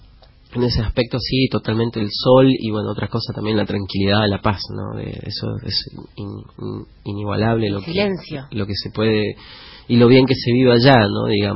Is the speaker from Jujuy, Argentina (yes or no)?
yes; San Salvador de Jujuy, Jujuy, Argentina; also born or lived in La Puna; Yo nací en San Salvador de Jujuy. Mi madre es de La Puna, ¿no? De Abrapampa. Y bueno, mi padre de Humahuaca. Humahuaqueño y bueno, de chico me crié también en La Puna, ¿no? Con mi abuela